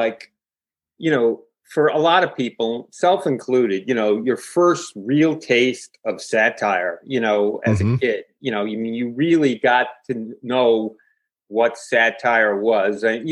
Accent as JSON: {"language": "English", "region": "New York", "country": "United States", "tie": "born or raised there", "also_born_or_lived": "Brooklyn", "said": "Born in Brooklyn, New York, yes."}